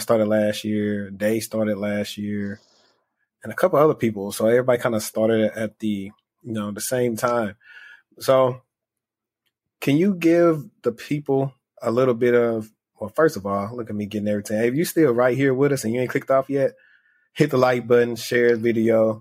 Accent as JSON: {"language": "English", "region": "Louisiana", "country": "United States", "said": "See, I'm from Louisiana, so I went to, I guess you would call it like the little brother school, Louisiana Tech."}